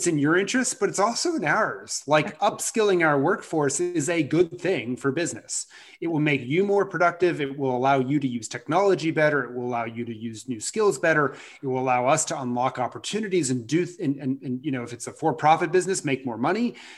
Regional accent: Washington, District of Columbia, United States; I grew up in Washington, DC. I did not know what an engineer was.

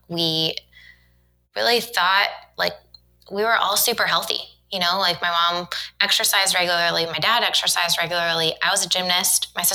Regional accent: Daytona Beach, Florida, United States; So we grew up in Daytona Beach. Yeah, like north, central-ish Florida.

